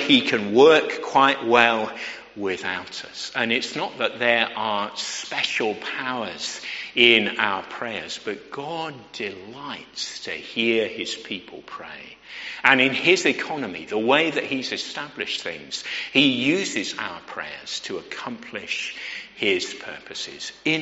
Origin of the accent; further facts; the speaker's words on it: Letchworth, East of England, United Kingdom; I heard of a person preaching on this passage once in my hometown where I was at the time, Letchworth.